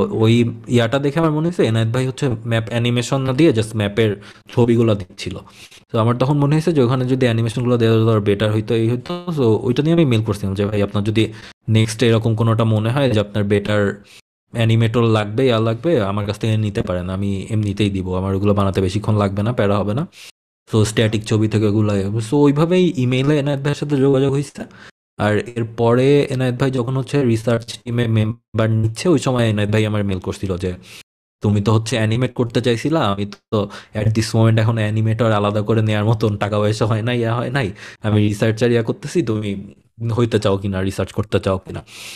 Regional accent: Khulna Division, Bangladesh; born there; আমার জন্ম হয়েছিল নানুবাড়িতে। নানুবাড়ি হচ্ছে ওই শিরোমণির ব্যাটেল ফিল্ড থেকে জাস্ট 10-15 কিলোমিটার দূরে ছিল

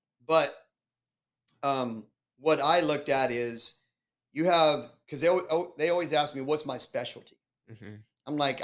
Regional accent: Mexico; because I have a palate from Mexico, because I grew up in Mexico as a child with my grandma in the kitchen.

